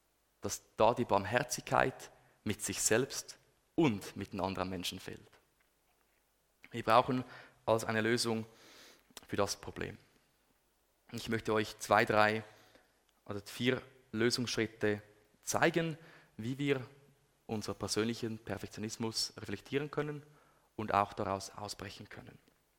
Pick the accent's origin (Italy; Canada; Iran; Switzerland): Switzerland; Das muss funktionieren. Das sind wir Schweizer, oder?